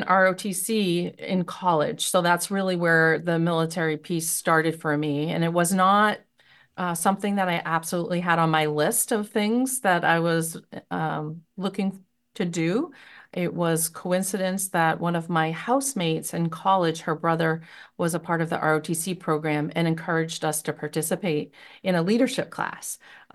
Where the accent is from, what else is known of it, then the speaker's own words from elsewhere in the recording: Jay, Maine, United States; also born or lived in Farmington, United States / Lewiston, United States; Well, I'm a proud Mainer, was born in Farmington, Maine, like our governor, grew up in Jay, Maine for a period of time, also lived in Lewiston, Maine through early high school, and then moved away